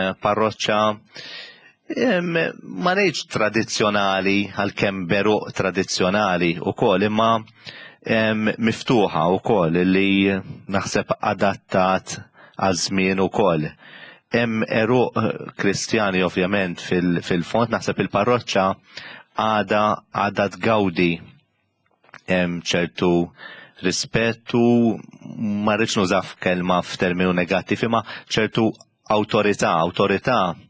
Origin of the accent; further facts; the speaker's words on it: Siġġiewi, Southern Region, Malta; Jiena qatt ma mmaġinaj li x'darba ħankun kappellani arċipriet is-Siġġiewi għall-fatt li jiena mis-Siġġiewi trabbejt is-Siġġiewi.